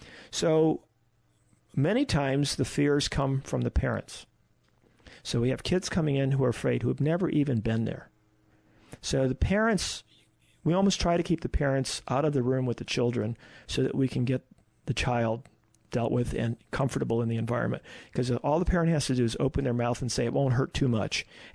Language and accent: English; Chicago, Illinois, United States; I had enough painful experiences when I was young growing up in Chicago.